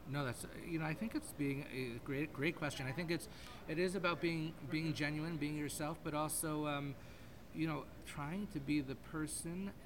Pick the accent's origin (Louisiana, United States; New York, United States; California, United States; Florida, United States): New York, United States; I was from New York, I was a diehard Yankees fan